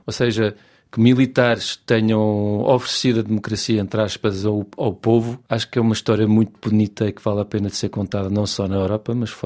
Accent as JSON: {"language": "Portuguese", "region": "Lisbon", "country": "Portugal", "tie": "born or raised there", "said": "Para mim, eu cresci em Lisboa e eu vi os murais todos"}